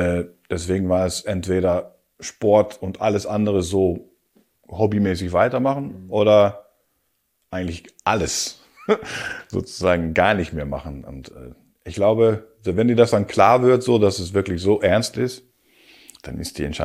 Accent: Rotterdam, South Holland, Netherlands; German is a second language; Und ich bin natürlich Haferjung, ich komme aus Rotterdam.

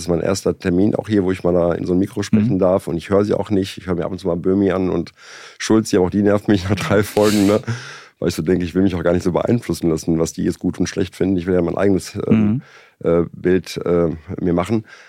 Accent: North Rhine-Westphalia, Germany; Ich komme aus dem Sauerland

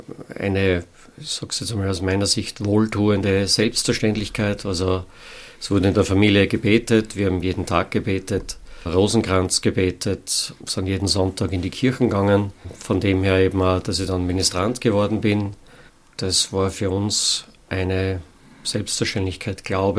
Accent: Tauchen, Lower Austria, Austria; geboren in Tauchen bei Münchkirchen am Wechsel auf einem Bauernhof, als jüngster von insgesamt 6 Geschwistern

